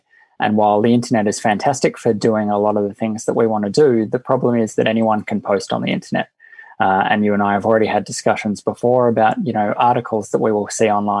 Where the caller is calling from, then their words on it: Australia; say that I was calling in from Australia, but I think the accent does give that away slightly.